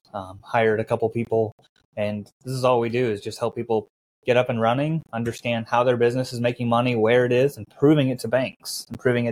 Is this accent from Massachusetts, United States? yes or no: no; Nebraska, United States; Yeah, I'm actually in Arkansas, in rural Arkansas. I'm from Nebraska, so I don't really have a southern accent, but ended up here with my wife and enjoying it.